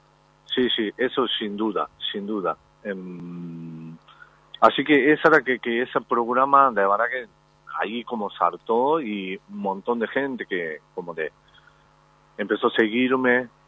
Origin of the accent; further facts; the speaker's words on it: Japan; Spanish is a second language; now in Argentina; yo soy un japonés que vivo en otro país.